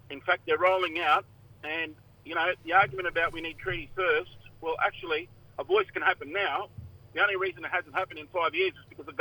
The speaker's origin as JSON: {"language": "English", "town": "Erub", "region": "Queensland", "country": "Australia", "said": "I'm from Erub. I'm from the Mayram tribe of Erub in the northeast of the Torres Strait. Mm. And I live and work mostly from the Gimoy here"}